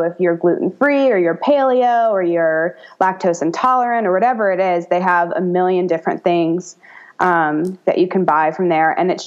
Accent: United States; You know, I'm an American. I grew up with Western medicine.

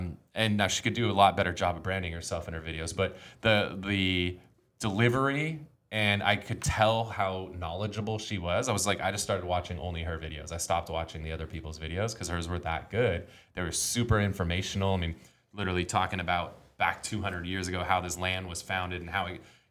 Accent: Charleston, South Carolina, United States; I'm very passionate, born and raised here, which is also a big asset, right? Like, the person who's born and raised in Charleston that knows where the bodies are buried

